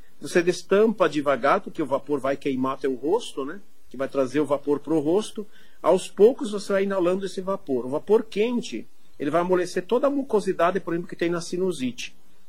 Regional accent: Santa Catarina, Brazil; E a gente que é do sul, né? Eu sou de Santa Catarina

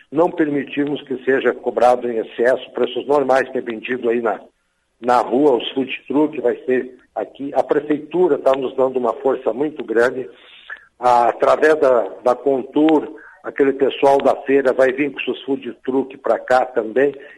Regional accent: Francisco Beltrão, Paraná, Brazil; É o meu berço aqui, eu sou de Beltrão, né?

